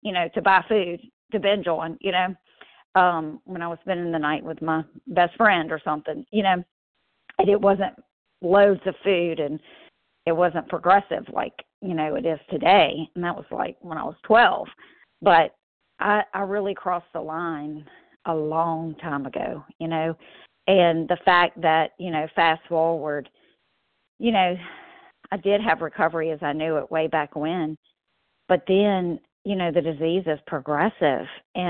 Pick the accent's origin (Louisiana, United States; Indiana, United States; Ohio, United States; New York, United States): Louisiana, United States; I'm from Louisiana.